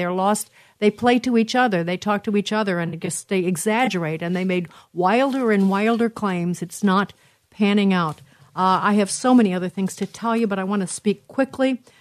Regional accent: New York City, New York, United States; born there; as I was born in New York, I vaguely recall New York City already suffering a hospital shortage epidemic.

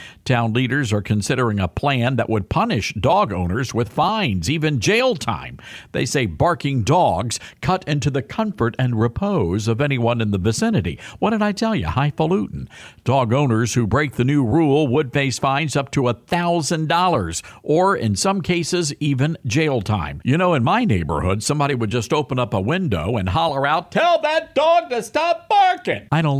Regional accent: New Hampshire, United States; I grew up in New Hampshire. That's right.

